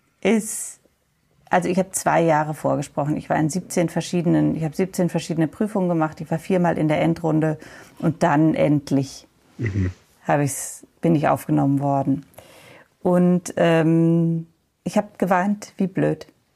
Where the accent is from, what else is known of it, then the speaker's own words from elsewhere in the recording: Offenburg, Baden-Württemberg, Germany; ich komme ursprünglich aus Offenburg